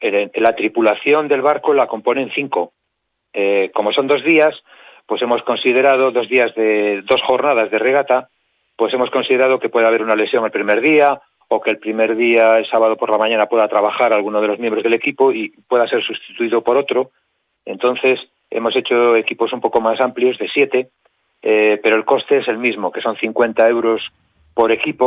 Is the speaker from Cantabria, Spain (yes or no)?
yes; Pedreña, Cantabria, Spain; en Pedreña, en mi pueblo